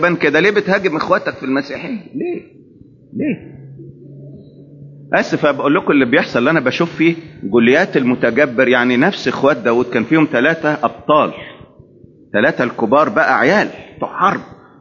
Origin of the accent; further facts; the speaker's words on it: Egypt; عندنا في مصر تلقى الخلافات بين الكنائس وبعضها شغالة على ودنه